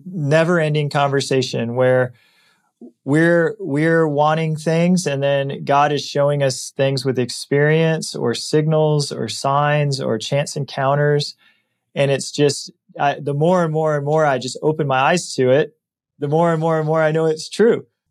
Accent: Michigan, United States; moved away; I grew up in Michigan.

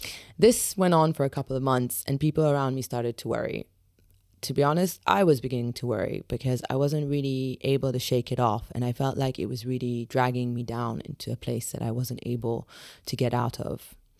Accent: London, United Kingdom; also born or lived in Middle East; after I returned to my hometown of London, after 7 years living abroad in the Middle East, working as a journalist.

